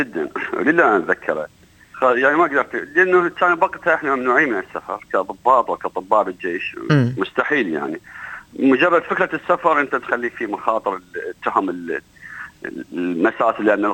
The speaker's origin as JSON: {"language": "Arabic", "country": "Iraq", "moved": "yes", "lives_now": "Australia", "said": "أول ما طلعت من العراق"}